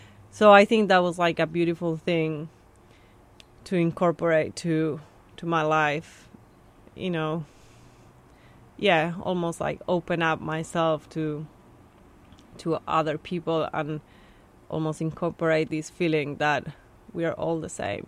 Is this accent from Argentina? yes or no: yes; Buenos Aires, Argentina; growing up in Argentina and Buenos Aires